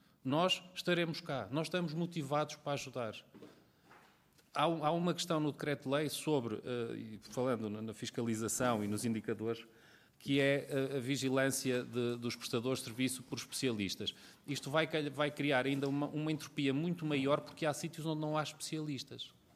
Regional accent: Chaves, Norte, Portugal; Hoje em dia, na minha terra, em Chaves

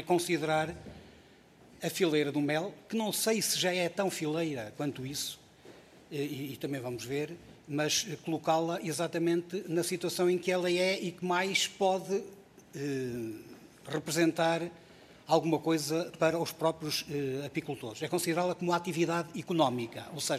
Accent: Vila Pouca de Aguiar, Vila Real, Portugal; Eu sou natural de Vila Pouca da Guiar, do distrito de Vila Real. Desde pequenino me habituei a ser mordido ou a ser ferrado pelas abelhas. Exatamente, porque a casa de morada da minha família era numa encosta, na chamada Encosta da Cruz

